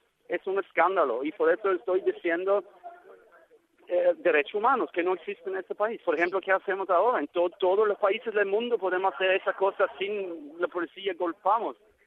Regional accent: Norway; Spanish is a second language; yo soy de Noruega.

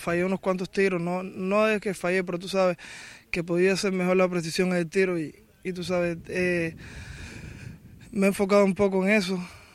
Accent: Cuba; nosotros que crecimos juntos prácticamente en Cuba jugando

